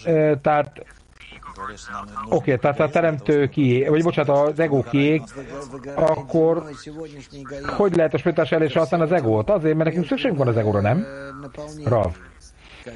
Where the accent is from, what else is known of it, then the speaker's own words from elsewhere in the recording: Belgrade, Serbia; born there; Én Belgrádban születtem. Ott születtem.